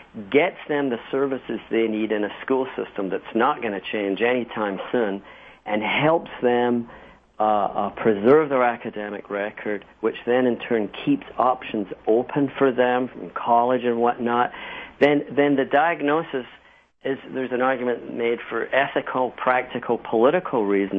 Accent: Scotland, United Kingdom; I was born and raised in Scotland and came through the Scottish education system, which, you know, is far more, at least back in the 60s when I was a kid, far more rigid

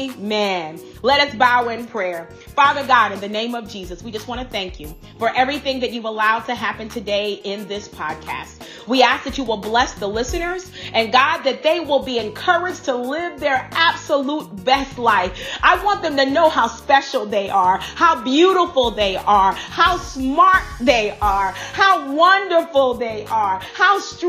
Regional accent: South Carolina, United States; he was a movie star that grew up in my hometown, South Carolina.

